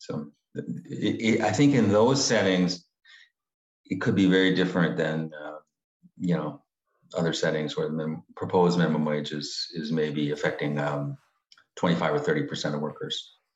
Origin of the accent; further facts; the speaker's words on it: Canada; I'm from Canada.